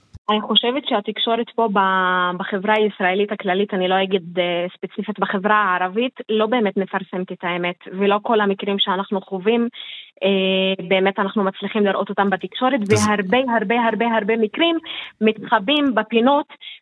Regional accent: Shefa-'Amr, Northern District, Israel; אני משפרעם.

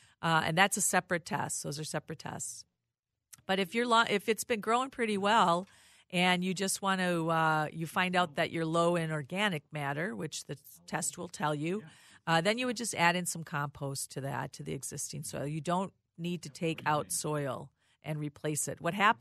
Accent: Rochester, Minnesota, United States; I'm a Minnesotan. I was born in Rochester.

